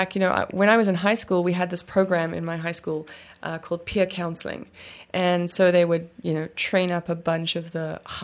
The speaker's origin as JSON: {"language": "English", "country": "South Africa", "tie": "born or raised there", "also_born_or_lived": "Durban", "moved": "as an adult", "lives_now": "Canada", "said": "I'm actually like Canadian from birth. Like I'm registered. So, but then I grew up in South Africa."}